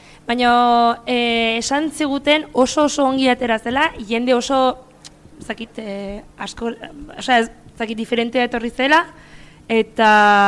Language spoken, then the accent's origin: Basque; Pamplona, Navarre, Spain; Txantrakoa naiz, bai, bueno, txantrakoa naiz